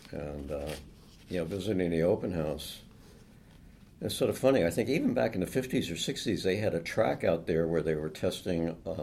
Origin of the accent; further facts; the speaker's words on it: Princeton, New Jersey, United States; growing up in Princeton when I had a science project in physics in my junior year in high school